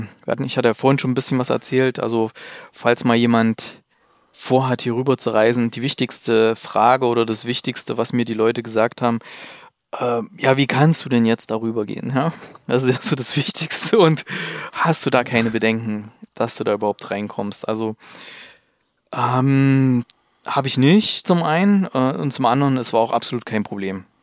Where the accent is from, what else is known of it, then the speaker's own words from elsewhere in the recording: Stuttgart, Baden-Württemberg, Germany; Und wir sind ja aus Stuttgart, wir nehmen ja einen Podcast immer in Stuttgart auf